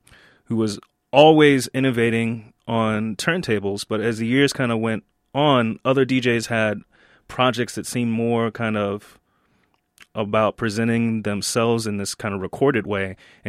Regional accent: Atlanta, Georgia, United States; I'm originally from Atlanta, Georgia.

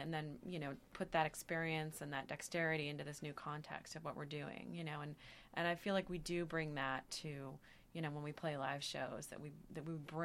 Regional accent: Eugene, Oregon, United States; Well, I grew up in Eugene, Oregon, and the local community radio station there is KRVM, and I really grew up listening to that station all through high school

